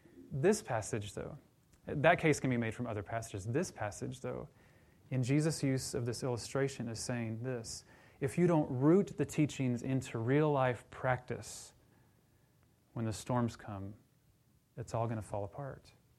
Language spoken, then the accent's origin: English; Oklahoma, United States; You know, growing up around Oklahoma, here's my Oklahoma reference for the morning. Growing up around Oklahoma